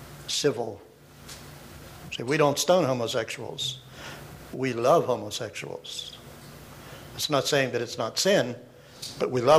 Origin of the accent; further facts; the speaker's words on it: Pennsylvania, United States; My wife Connie and I grew up in Western Pennsylvania.